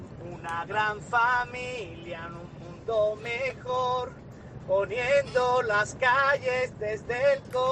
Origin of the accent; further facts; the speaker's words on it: Seville, Andalusia, Spain; de Sevilla.